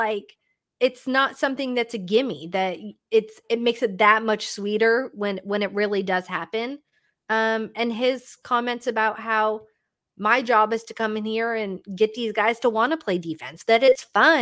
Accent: Toronto, Ontario, Canada; like I can totally understand why I'm being from Toronto.

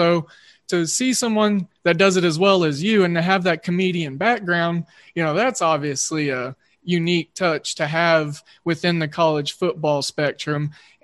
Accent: Oklahoma, United States; growing up in Oklahoma, grew up an Oklahoma State fan.

